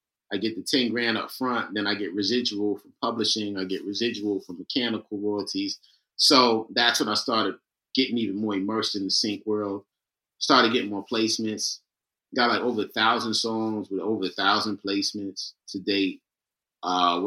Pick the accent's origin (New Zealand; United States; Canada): United States; Queens, New York; Born and raised in Queens, New York. So if anybody knows anything about Queens, they know like how hip hop culture is so prominent in Queens, New York.